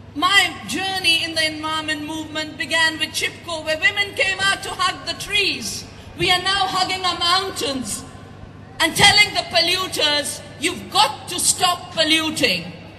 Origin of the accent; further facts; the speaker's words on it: the Himalaya, India; I come from the Himalaya. Our glaciers are melting. Our villages are getting flooded out or drying up.